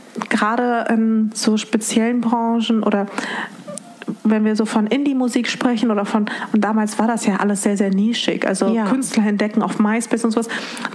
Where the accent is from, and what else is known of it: Dortmund, North Rhine-Westphalia, Germany; born or raised there